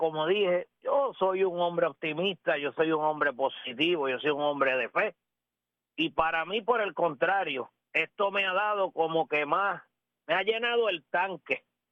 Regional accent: Aguada, Puerto Rico; Josué es de Moca, yo soy de Aguada.

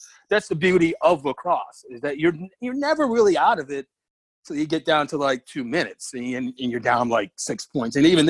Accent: Syracuse, New York, United States; I took advantage of the fact that I grew up in Syracuse, and it was surrounded by Syracuse lacrosse, basketball, and football.

